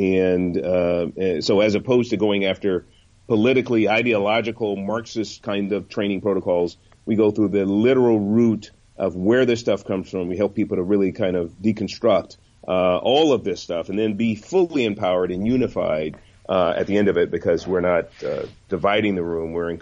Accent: San Francisco, California, United States; I grew up in San Francisco, basic urbanite, and did all the basic boys in the hood kind of stuff because that was kind of my upbringing.

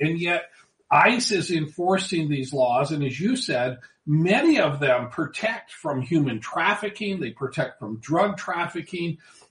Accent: Mount Juliet, Tennessee, United States; it was used here in my hometown of Mount Juliet, Tennessee

